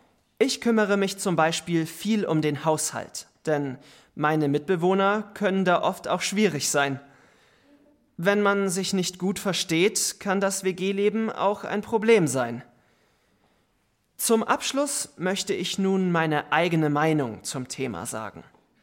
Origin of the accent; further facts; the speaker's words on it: Italy; German is a second language; Ich möchte von der Situation in meinem Heimatland berichten. In meinem Heimatland Italien leben die meisten Studentinnen und Studenten während des Studiums zu Hause bei den Eltern.